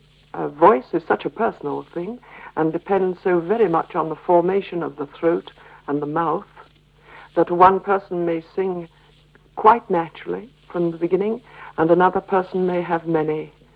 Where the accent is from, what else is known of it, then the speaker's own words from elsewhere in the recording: North West England, United Kingdom; accent: Lancashire; My Lancashire accent protruding, I know.